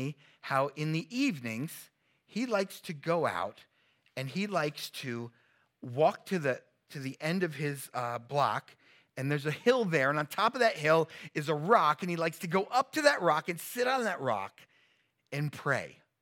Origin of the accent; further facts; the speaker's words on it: New Jersey, United States; maybe because I'm from Jersey and I've spent quite a bit of time in Philly and New York